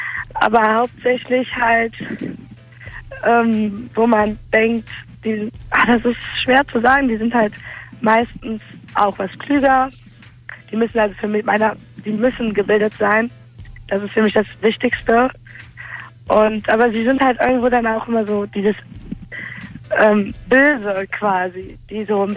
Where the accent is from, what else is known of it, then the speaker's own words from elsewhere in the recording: Cologne, North Rhine-Westphalia, Germany; Ich bin 23 Jahre alt, ich komme aus Köln